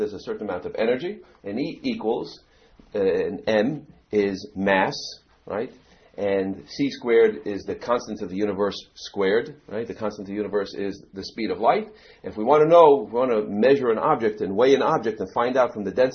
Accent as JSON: {"language": "English", "town": "Eastchester", "region": "New York", "country": "United States", "tie": "born or raised there", "said": "So I tell people I'm from East Chester in Westchester, and they understand why I grew up confused."}